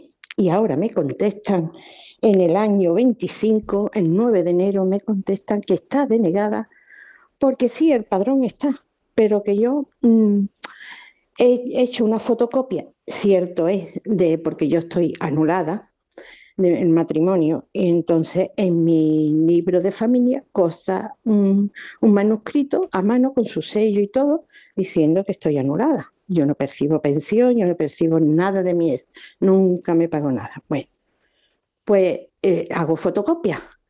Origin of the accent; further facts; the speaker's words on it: Seville, Andalusia, Spain; Yo soy sevillana, siempre he vivido aquí, no, nunca en el extranjero.